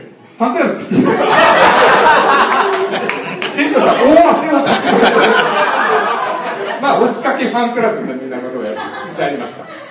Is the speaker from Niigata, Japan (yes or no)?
yes; Niigata, Japan; 私も新潟生まれの新潟育ちです。